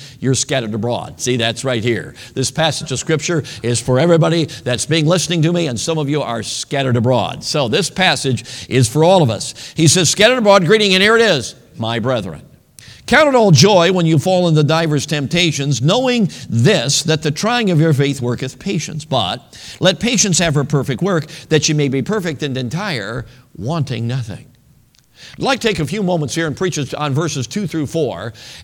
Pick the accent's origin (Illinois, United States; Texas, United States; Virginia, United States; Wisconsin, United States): Illinois, United States; Chicago; Now, I grew up in Chicago. I think I'm one of the few that got out without being mugged.